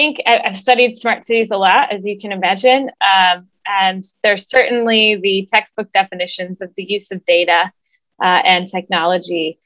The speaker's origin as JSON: {"language": "English", "town": "Columbus", "region": "Ohio", "country": "United States", "tie": "born or raised there", "said": "born and raised in Columbus, Ohio."}